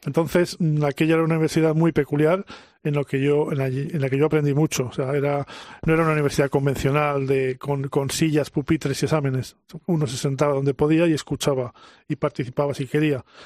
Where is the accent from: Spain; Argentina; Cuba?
Spain; Miranda de Ebro, Castile and León; yo tengo 64 años, he visto cuando era niño en Miranda de Ebro las mercancías las distribuían carros tirados por caballos.